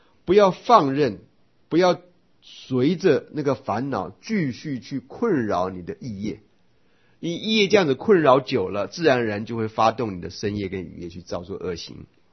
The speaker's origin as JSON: {"language": "Chinese", "country": "Taiwan", "said": "那个我们台湾话叫凌迟嘛"}